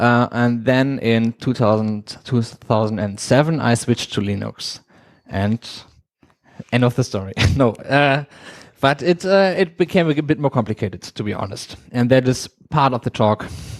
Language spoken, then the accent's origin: English; Cologne, North Rhine-Westphalia, Germany; I'm here from Cologne.